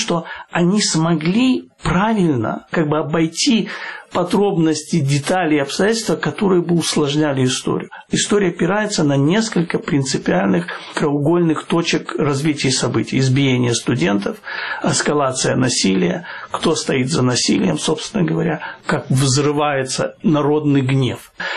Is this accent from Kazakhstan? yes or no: no; Kyiv, Ukraine; Может быть, потому что я киевлянин.